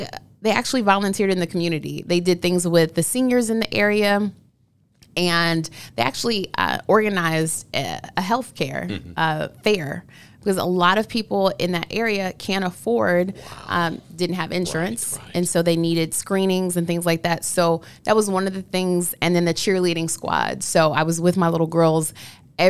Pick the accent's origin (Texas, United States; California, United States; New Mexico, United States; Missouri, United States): Missouri, United States; St. Louis; And I'm from St. Louis, so, you know, the show me state, Missouri.